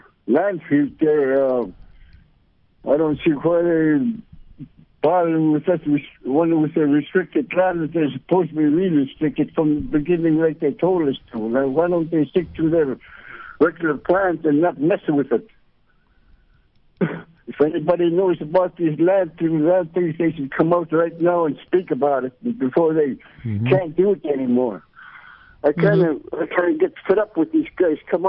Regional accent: Bethel, United States; I grew up here in Bethel all my life.

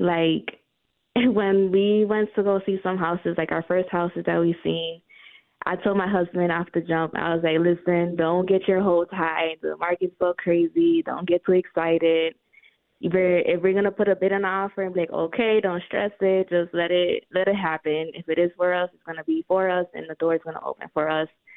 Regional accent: Rochester, New York, United States; also born or lived in Staten Island, United States; I grew up in Staten Island, but then when I was about 7, I came back to Rochester.

